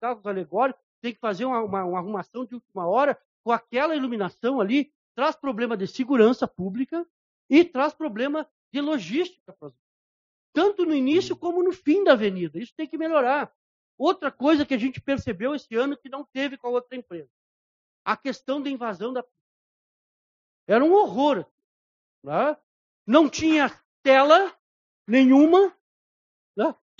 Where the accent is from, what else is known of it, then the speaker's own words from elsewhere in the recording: Uruguaiana, Rio Grande do Sul, Brazil; Um dos motivos pelo que me fez voltar à Uruguaiana, a minha terra natal, foi exatamente a minha paixão pelo carnaval